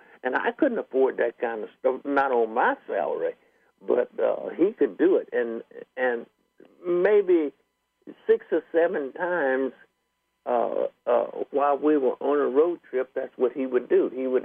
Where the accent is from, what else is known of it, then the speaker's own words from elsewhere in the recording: Marshall, Missouri, United States; he always called me country boy. I came from Marshall, Missouri, and he was from Kansas City.